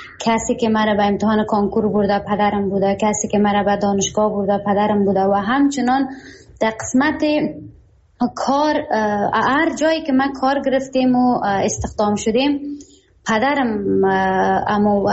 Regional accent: Khwaja Ghar, Takhar, Afghanistan; ما در ولسوالی خواجه‌غار، میگه ولسوالی ماره، قریه به نام هزارباغ، ما در هزارباغ به دنیا آمدیم، مکتب را در شهر خواجه‌غار تمام کردم

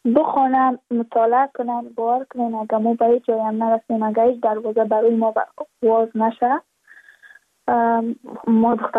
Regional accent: Badakhshan, Afghanistan; چون ما از بدخشان هستیم، یعنی منطقای دور دستش

